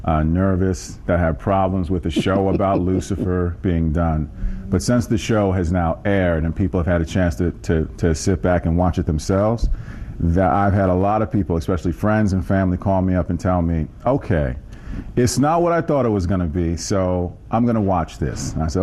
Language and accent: English; New York, United States; I'm from New York.